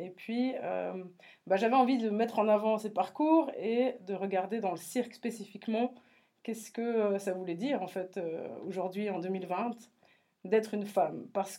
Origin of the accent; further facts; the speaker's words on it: Jura, Switzerland; born there; now in Valais, Switzerland; En fait, je suis un peu une fausse valaisanne, mais donc je suis née au Jura.